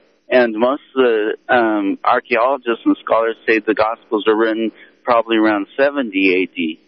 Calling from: Wheat Ridge, Colorado, United States; I'm calling from Wheat Ridge.

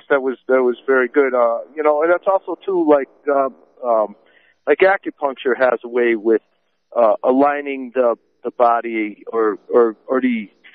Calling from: Colorado, United States; I'm calling from Colorado.

